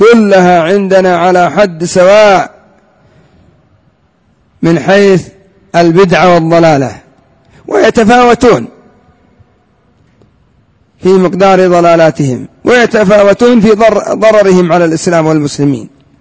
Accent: Yemen; ولا إنما عندنا في اليمن يحبون الفلوس أصحاب الحزبيات

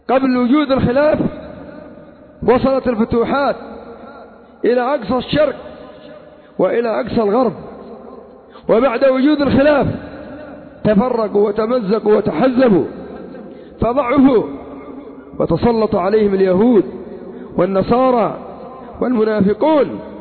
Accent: Yemen; الآن عندنا في اليمن الدول الكافرة تعرض اليمن على من يخلصهم من السلفيين

